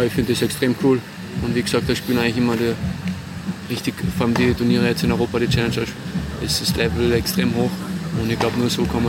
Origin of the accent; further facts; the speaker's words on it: Salzburg, Austria; in Salzburg, in meiner Heimat